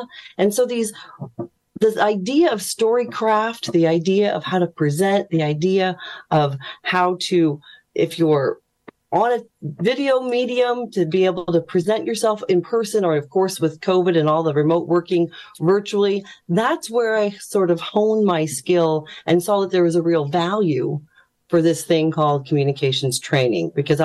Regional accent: United States; now in Dublin, Ireland; I'll just quickly say from the accent that you're hearing, I'm an American.

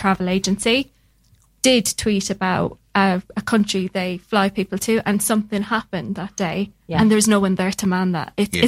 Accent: Limerick, Munster, Ireland; The Limerick area, or Munster Rugby. It's also known as the home of rugby. So, yes, Limerick, cool. South West.

